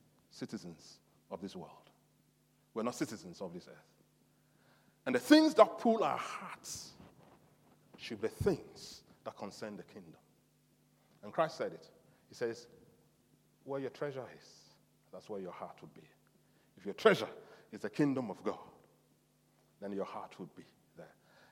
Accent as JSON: {"language": "English", "country": "Ghana", "said": "And I come from Ghana, a country called Ghana, originally."}